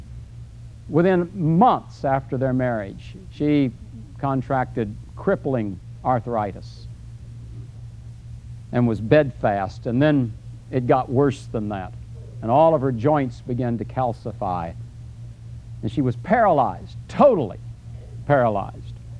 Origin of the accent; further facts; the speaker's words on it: Vero Beach, Florida, United States; Jackie and I grew up together in Vero Beach.